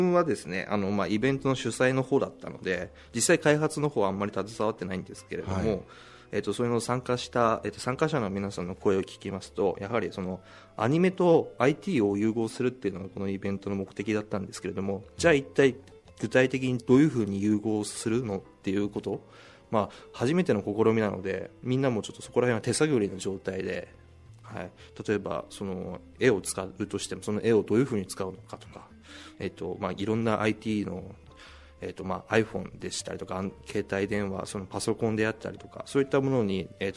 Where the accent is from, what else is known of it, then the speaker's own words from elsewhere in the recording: Fukushima, Japan; まあ、僕福島出身なのですごく嬉しいんですけれども、